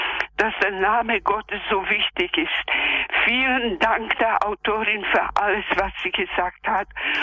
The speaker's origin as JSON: {"language": "German", "country": "Czechia", "moved": "yes", "said": "Ich komme aus Tschechien, in der Nähe von Schlesien geboren."}